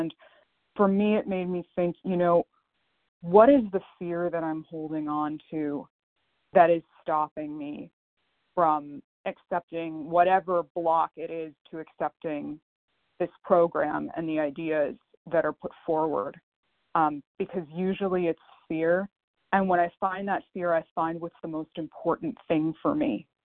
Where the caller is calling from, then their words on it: Pennsylvania, United States; I'm calling from Pennsylvania.